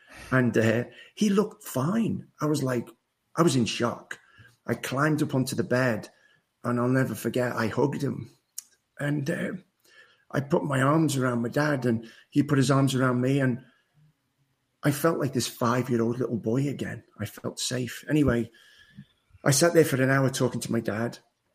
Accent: Liverpool, North West England, United Kingdom; So in a summary, I was born and raised in Liverpool, England, had a mum and dad and a sister

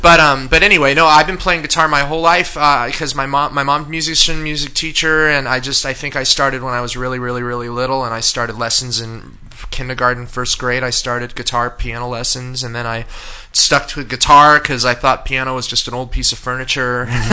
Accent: Oregon, United States; now in Los Angeles, United States; No, I grew up in Oregon.

